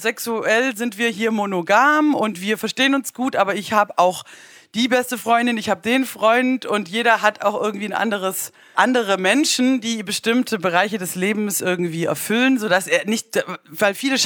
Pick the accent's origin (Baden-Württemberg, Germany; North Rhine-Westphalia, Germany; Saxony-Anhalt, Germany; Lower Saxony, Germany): Baden-Württemberg, Germany; Du weißt doch, als Schwäbin spare Mursch.